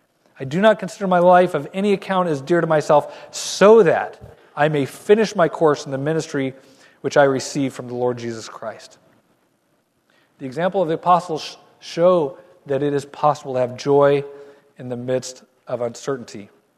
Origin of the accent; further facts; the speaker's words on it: Colorado, United States; I'm from the Colorado Mountains.